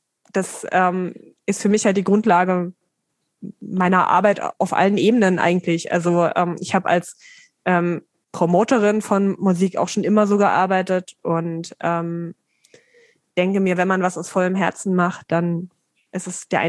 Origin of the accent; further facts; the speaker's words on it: Dessau, Saxony-Anhalt, Germany; Dessau in Sachsen-Anhalt.